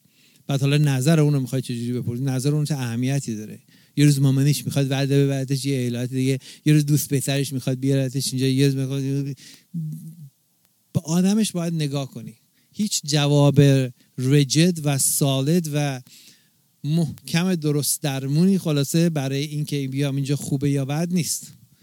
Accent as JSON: {"language": "Persian", "country": "Iran", "said": "آره ما از ایران اومدیم"}